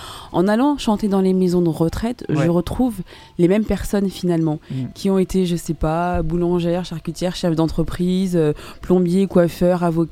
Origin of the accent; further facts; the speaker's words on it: Paris, Île-de-France, France; moi je suis née à Paris, j'étais très souvent aux Antilles